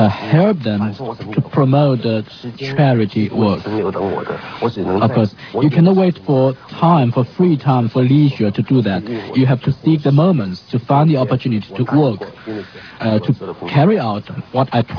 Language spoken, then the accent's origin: English; Hong Kong; first language Mandarin; Actually, Mandarin is my mother tongue. When I went to Hong Kong at 4, of course, Cantonese became my mother tongue, of course.